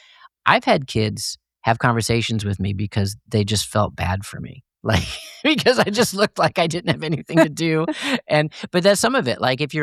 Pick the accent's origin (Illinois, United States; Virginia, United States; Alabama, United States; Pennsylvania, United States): Illinois, United States; So I grew up outside of Chicago.